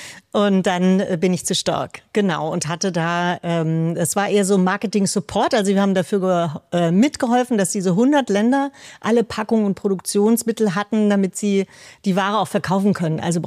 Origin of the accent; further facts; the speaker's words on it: Frankfurt, Hesse, Germany; ich komme aus Frankfurt